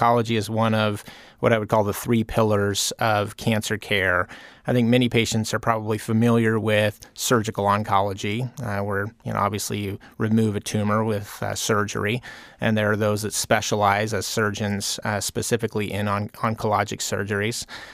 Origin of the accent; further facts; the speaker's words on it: Seattle, Washington, United States; now in Eagle River, United States; I grew up in the Seattle area in a large family. I had seven sisters